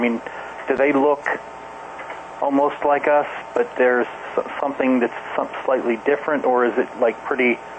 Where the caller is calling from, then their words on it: North Carolina, United States; Hi, Kevin. … I'm calling from North Carolina.